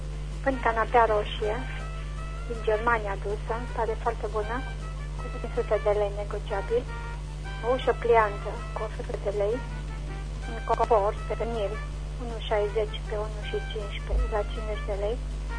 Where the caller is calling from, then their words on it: Reșița, Caraș-Severin, Romania; din Reșița.